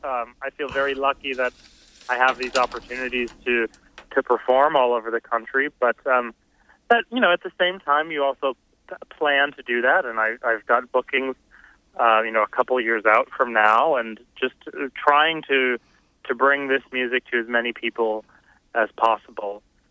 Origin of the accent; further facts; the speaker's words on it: Somers, Connecticut, United States; I grew up in Somers, Connecticut, not very far from Hartford, and I was taking piano lessons.